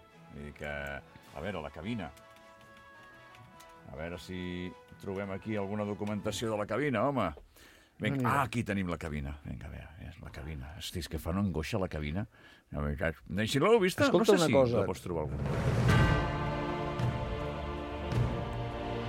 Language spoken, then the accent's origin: Catalan; Torredembarra, Catalonia, Spain; Sí, jo sóc de Torredembarra.